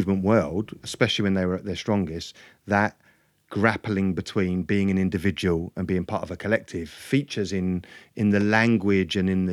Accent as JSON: {"language": "English", "town": "Redbridge", "region": "London", "country": "United Kingdom", "tie": "born or raised there", "said": "growing up in the Redbridge Jewish community in the 70s and 80s, the most well-known local Orthodox synagogue was Beehive Lane."}